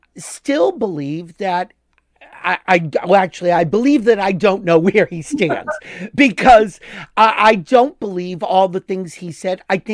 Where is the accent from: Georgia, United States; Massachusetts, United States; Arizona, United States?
Massachusetts, United States; Boston; We're from Boston. We know these things.